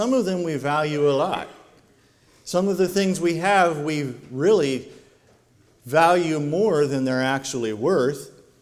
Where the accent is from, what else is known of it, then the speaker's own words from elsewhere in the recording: Indiana, United States; There was a man that I knew when I was growing up in Indiana